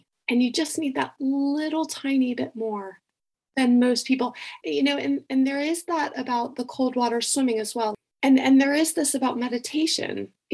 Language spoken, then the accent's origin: English; Florida, United States; most of my swimming has actually been done in Scotland, but I'm from Florida, Lizzie.